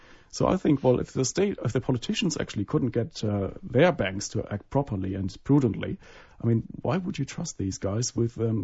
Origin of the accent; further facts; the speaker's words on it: Germany; accent: German; English is a second language; Well, as you would have picked up from my accent, I'm German, so I'm also following the German markets and the German bank regulations.